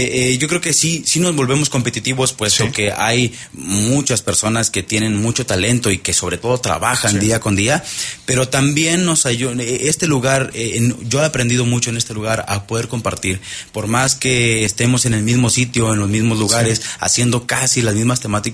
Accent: Tamaulipas, Mexico; now in Querétaro, Mexico; Soy de Tamaulipas.

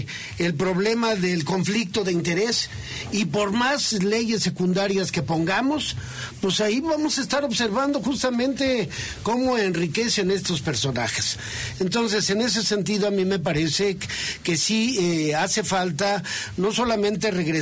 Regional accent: Mexico; si no hacemos conciencia nosotros como mexicanos y vamos a estos valores

